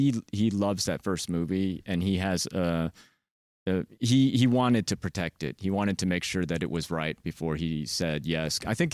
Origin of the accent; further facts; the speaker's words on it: Arkansas, United States; And then I grew up in Arkansas, and we definitely faced quite a weird disaster